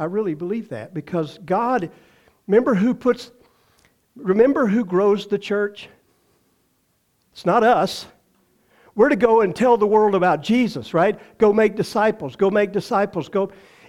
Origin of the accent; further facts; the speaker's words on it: Texas, United States; Okay, you can talk to me. I'm from Texas. I love people.